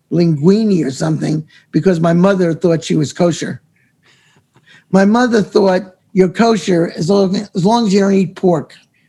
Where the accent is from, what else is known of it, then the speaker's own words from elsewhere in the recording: Valley Stream, New York, United States; I grew up in Valley Stream, Long Island. You know where that is? Valley Stream, Lynbrook.